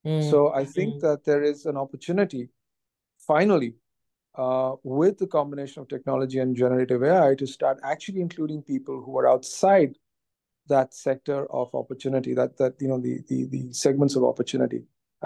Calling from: Delhi, India; as I'm currently speaking, I'm actually speaking from Delhi.

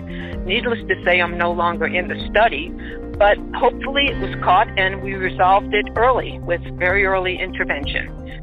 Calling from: Denver, Colorado, United States; I'm calling from Denver, Colorado.

